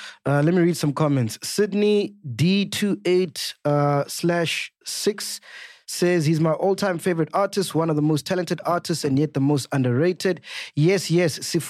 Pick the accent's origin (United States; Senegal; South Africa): South Africa; Limpopo; Which is taking center stage in Thando, Venda. So we're going back to my hometown.